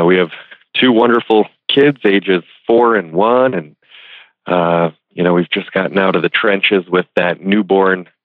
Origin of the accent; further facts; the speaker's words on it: New York, United States; Well, I grew up in Western New York, located just south of Lake Erie in the Snow Belt.